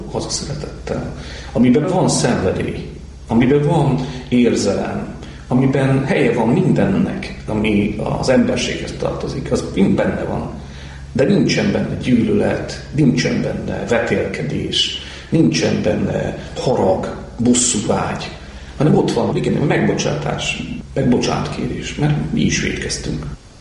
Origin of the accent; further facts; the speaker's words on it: Hungary; Egyébként mi magyarok vagyunk